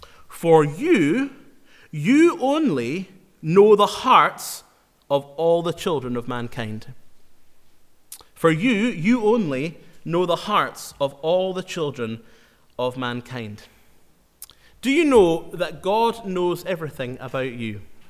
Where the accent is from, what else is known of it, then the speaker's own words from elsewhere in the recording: Inverness, Scotland, United Kingdom; I'm from Inverness, and that's my hometown, and I grew up around boats and harbours and things like